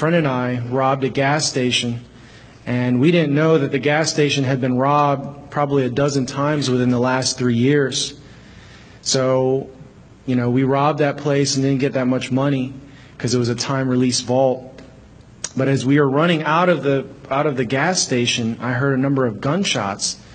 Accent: Chicago, Illinois, United States; I grew up in Chicago in the 90s. And it was during a time when, you know, most neighborhoods in Chicago were infested with gangs.

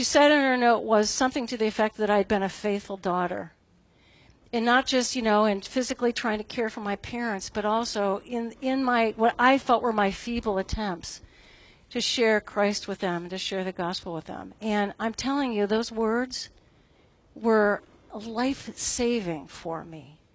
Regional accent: Cleveland, Ohio, United States; So I grew up in Cleveland. My parents were in Cleveland. I'm living down here, and I'm the closest daughter.

